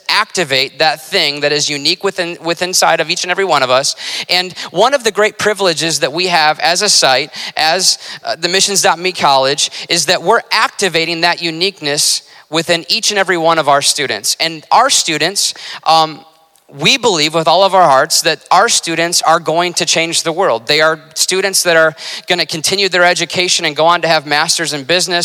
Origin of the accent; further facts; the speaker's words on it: Michigan, United States; But when I grew up, the church that I grew up in Michigan, when I would enter into the lobby